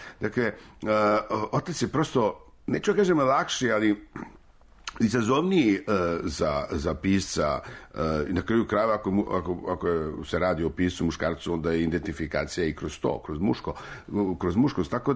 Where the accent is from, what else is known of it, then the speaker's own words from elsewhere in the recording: Belgrade, Serbia; pa je onda tu bio Beograd koji meni, ja sam, to je moj rodni grad